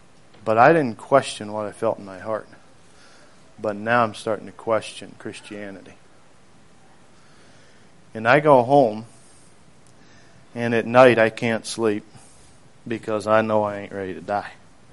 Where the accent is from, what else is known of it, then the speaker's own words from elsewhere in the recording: Kentucky, United States; moved away; also born or lived in Maryland; I was born actually in Maryland, still south of the Mason-Dixon line. Okay? And I was about 5 years old. We moved into Kentucky. So that is where my memories really begin, is in Kentucky.